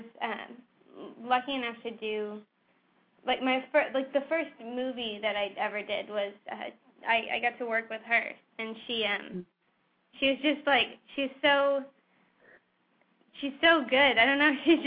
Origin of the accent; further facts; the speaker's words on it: Oklahoma, United States; Well, I grew up in Oklahoma. Like, I've lived there most of my life. And I wanted to be in musical theater. Like, I wanted to be on Broadway. And so I did a lot of theater in Oklahoma.